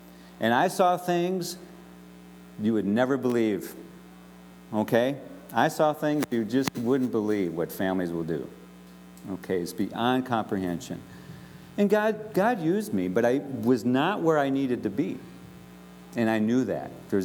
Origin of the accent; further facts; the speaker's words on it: Green Bay, Wisconsin, United States; everyone knows that we're the people from Green Bay, Wisconsin that have just come down special to just experience this retreat.